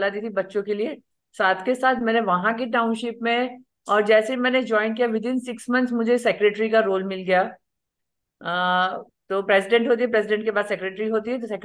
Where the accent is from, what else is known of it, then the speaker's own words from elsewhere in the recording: Gujarat, India; first language Gujarati; Hindi is a second language; गुजराती एटले मेरी मातृभाषा है